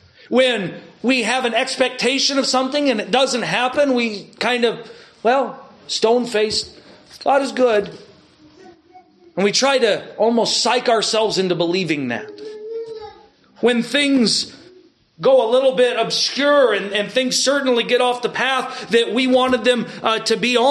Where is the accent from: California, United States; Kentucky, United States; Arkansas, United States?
Arkansas, United States; born there; I was born in Arkansas, though.